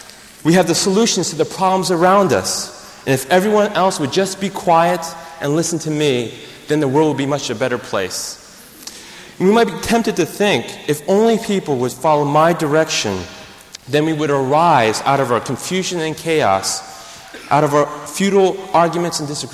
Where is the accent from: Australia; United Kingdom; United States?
United States; Now, as an American missions team, we are very conscious of time because we are very task-oriented.